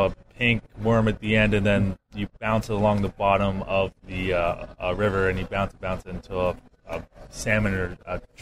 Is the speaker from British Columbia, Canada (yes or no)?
yes; Victoria, British Columbia, Canada; now in United States; I got my time on the island, because I'm from Victoria, British Columbia, so it's on an island.